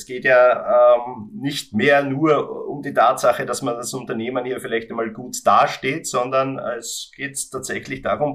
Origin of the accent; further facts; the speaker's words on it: Austria; Das freut uns als Österreicher hier sehr.